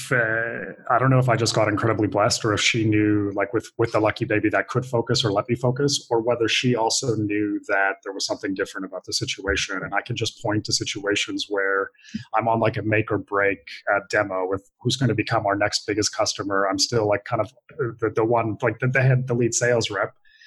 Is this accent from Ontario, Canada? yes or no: no; Alberta, Canada; I grew up in Canada, in northern Alberta. A very rich part of Canada, but we actually grew up not so wealthy in that area